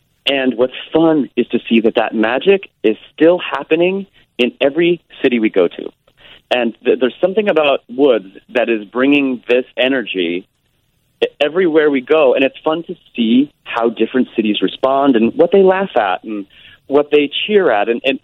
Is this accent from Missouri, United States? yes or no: yes; Kansas City, Missouri, United States; And I saw that when I was a kid growing up in Kansas City.